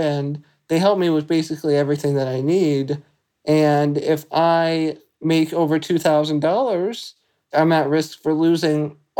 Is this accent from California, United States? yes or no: yes; California, United States; I am from Southern California.